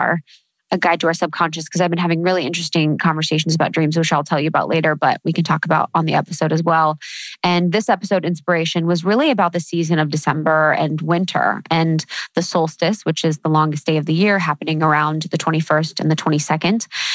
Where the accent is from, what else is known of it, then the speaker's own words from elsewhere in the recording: Midwest, United States; now in New York, United States; living in the Midwest, growing up in the Midwest